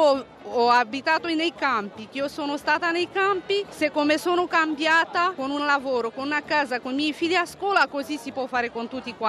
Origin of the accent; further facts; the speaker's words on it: Romania; Italian is a second language; now in Milan, Italy; Io sono una Rom … vengo dalla Romania, abito a Milano